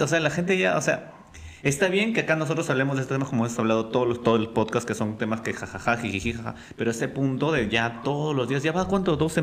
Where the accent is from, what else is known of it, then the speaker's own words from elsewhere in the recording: Trujillo, La Libertad, Peru; Es de Trujillo, yo soy de Trujillo.